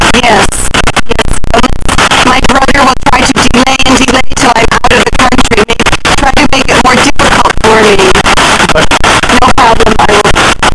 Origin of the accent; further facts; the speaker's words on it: Liverpool, North West England, United Kingdom; I'm from Liverpool. Very low class English. Low-class English.